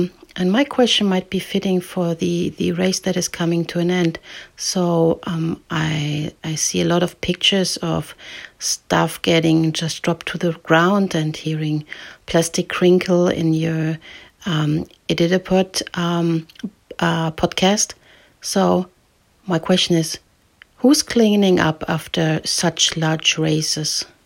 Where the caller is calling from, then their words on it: Germany; I'm calling in from Germany.